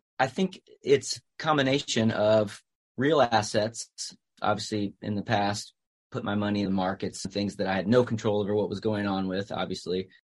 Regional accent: St. Louis, Missouri, United States; moved away as an adult; now in Nashville, United States; I grew up in Missouri, St. Louis, and fell in love with music at a young age, decided to give Nashville a shot out of high school. So moved down here with a dream

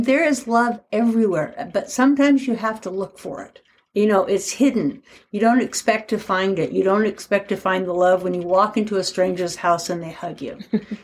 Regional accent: Portland, Oregon, United States; And I'm from Portland, Oregon.

